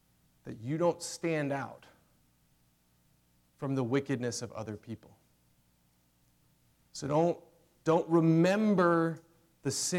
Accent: Chapel Hill, North Carolina, United States; So I grew up in Chapel Hill, which is like the Corvallis of North Carolina, this sort of like highly educated, progressive enclave

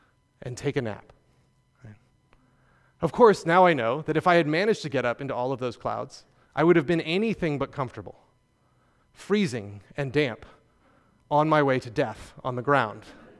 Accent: North Carolina, United States; I grew up in North Carolina, not in Oregon.

